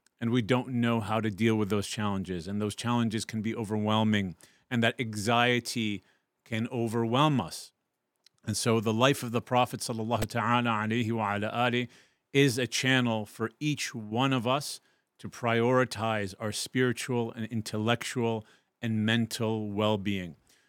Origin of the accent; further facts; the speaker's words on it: West Bank, Palestine; my family is Palestinian. We come from the West Bank originally